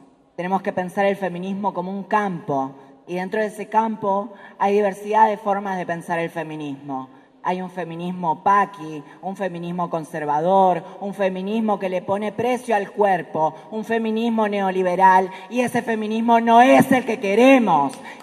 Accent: Santa Fe, Argentina; soy de Santa Fe, Argentina, travesti, feminista, entre otras tantas cosas.

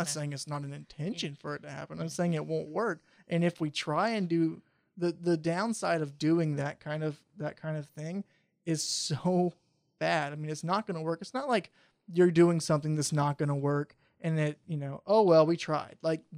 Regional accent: United States; I am an American. We'll take American ideals and American laws.

